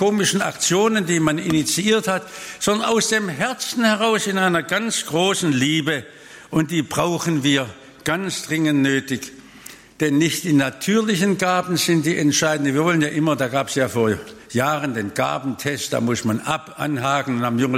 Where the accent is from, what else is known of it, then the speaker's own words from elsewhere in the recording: Germany; Und dann habe ich gesagt, ich komme aus Deutschland, hast du mir eine Botschaft für die Christen in Deutschland?